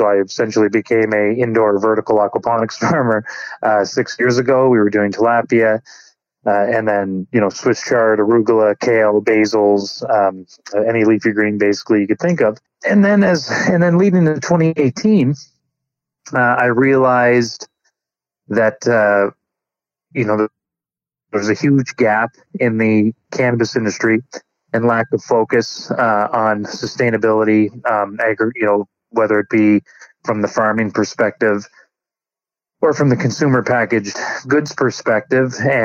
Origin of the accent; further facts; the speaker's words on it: New Brunswick, Canada; also born or lived in Alberta; because I grew up in New Brunswick, although I was in Alberta for the last 16 years.